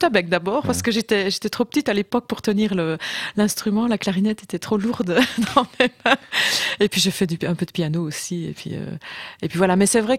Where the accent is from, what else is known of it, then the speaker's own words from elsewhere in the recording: Malmedy, Wallonia, Belgium; born there; Vous savez, je suis née à Malmedy, une petite ville en Belgique où le carnaval, c'est une très très grande tradition.